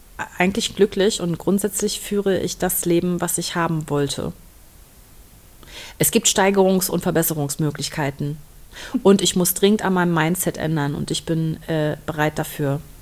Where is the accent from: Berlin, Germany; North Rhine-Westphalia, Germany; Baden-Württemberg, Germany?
Berlin, Germany; weil Berlin ist meine alte Heimat und ich freue mich auch auf meine Familie.